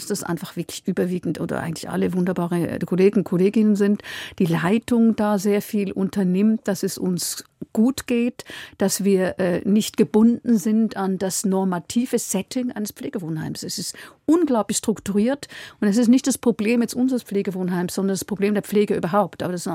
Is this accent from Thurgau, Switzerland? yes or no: no; Zurich, Switzerland; Ich bin aufgewachsen am Zürcher See oder weit, weit oberhalb des Zürcher Sees. Und ich bin aufgewachsen in einem Tagungs- und Studienzentrum, was mein Vater geleitet hat.